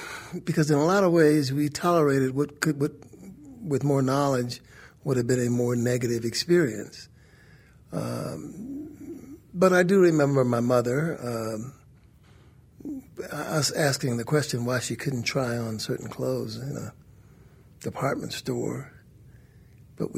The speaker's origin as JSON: {"language": "English", "town": "Charleston", "region": "South Carolina", "country": "United States", "tie": "born or raised there", "said": "But I grew up in Charleston."}